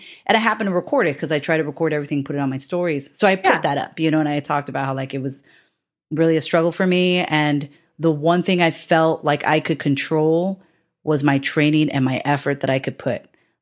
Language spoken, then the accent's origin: English; Hawaii, United States; also born or lived in California; because I grew up half of my life in California and then the other half back in Hawaii. But I'm from Hawaii originally.